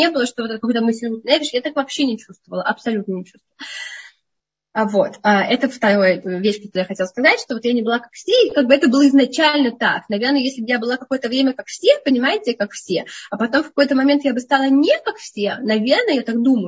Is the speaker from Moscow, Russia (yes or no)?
yes; Moscow, Russia; да, я выросла в Москве.